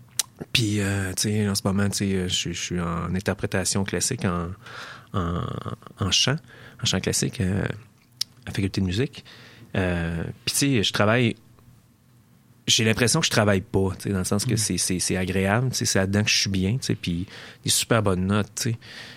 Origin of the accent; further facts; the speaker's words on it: Beauport, Quebec, Canada; j'ai grandi à Beauport, en banlieue de Québec. J'étais à l'école à Ribambelle, après ça, Sainte-Chrétienne, Samuel de Champlain, etc.